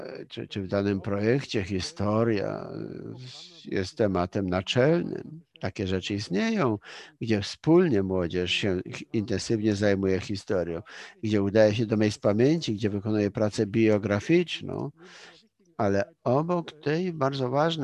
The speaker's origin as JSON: {"language": "Polish", "country": "Germany", "second_language": "Polish", "said": "I w tym kontekście jako Niemiec nie mogę zrozumieć Polski, nie postrzegając Polski jako także w cudzysłowie produktu własnej historii."}